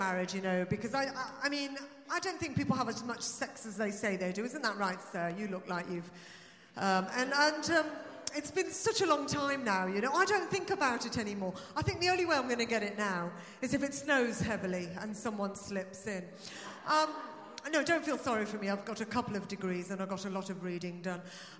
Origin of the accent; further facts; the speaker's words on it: Birmingham, West Midlands, United Kingdom; born there; I said, "I'm from England, I'm British." And she said, "No." "Where were you born?" I said, "Birmingham."